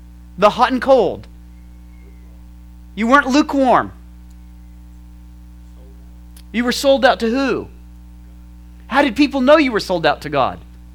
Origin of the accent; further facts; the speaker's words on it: United States; I have felt like as an American, that I have no voice.